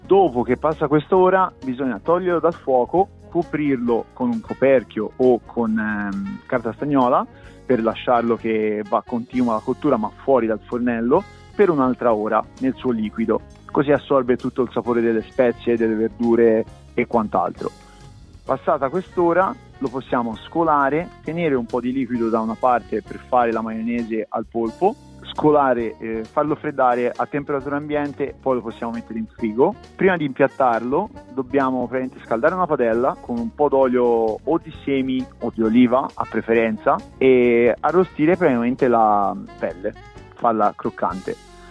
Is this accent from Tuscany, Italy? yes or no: yes; Siena, Tuscany, Italy; Bisogna grattare del pecorino toscano, sarebbe meglio, perché sono di Siena